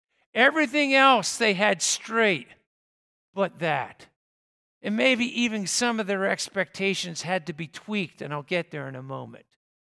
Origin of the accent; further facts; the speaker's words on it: Philadelphia, Pennsylvania, United States; I can't help but think of my days growing up in Philadelphia.